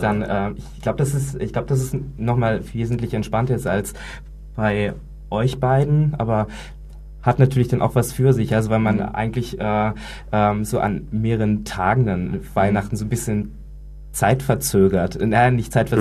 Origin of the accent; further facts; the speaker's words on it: Harz, Germany; also ich komme ursprünglich aus dem Harz